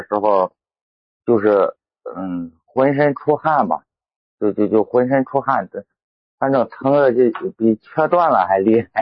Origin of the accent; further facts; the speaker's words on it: Binzhou, Shandong, China; 山东滨州的。